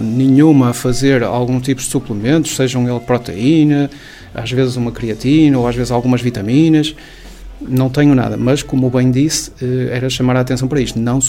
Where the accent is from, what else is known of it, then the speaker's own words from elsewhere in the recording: Norte, Portugal; dentro de Portugal vivemos no Minho, que é um sítio de boa comida, de boa bebida. Eu também sou minhoto